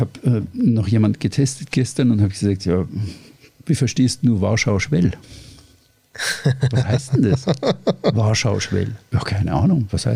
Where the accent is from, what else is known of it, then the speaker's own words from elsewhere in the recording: Bavaria, Germany; Also ich bin ja Oberbayer, Geborener und war dann da in Norddeutschland unterwegs.